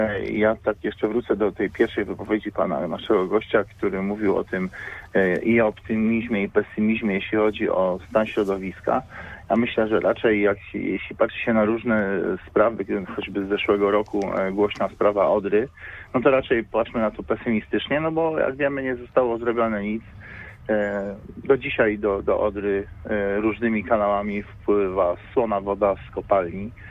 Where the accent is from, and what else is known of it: Poznań, Greater Poland Voivodeship, Poland